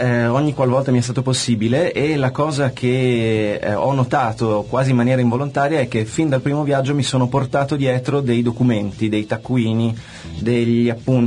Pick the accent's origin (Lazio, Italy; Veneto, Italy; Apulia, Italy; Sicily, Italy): Veneto, Italy; ho 33 anni, sono di origini venete, credo che il mio accento mi tradirà in questo.